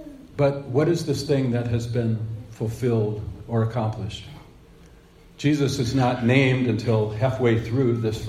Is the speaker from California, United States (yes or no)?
no; Cleveland, Ohio, United States; For many years, I had faith that my hometown team, the Cleveland Browns, would make it to the Super Bowl.